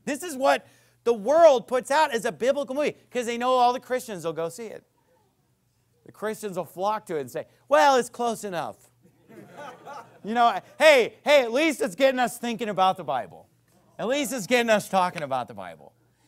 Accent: California, United States; I grew up in Northern California, so we grew up with the story of the Donner Party

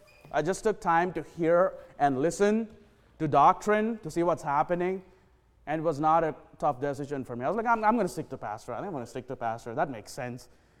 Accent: India; I'm from India, this is a nothing burger.

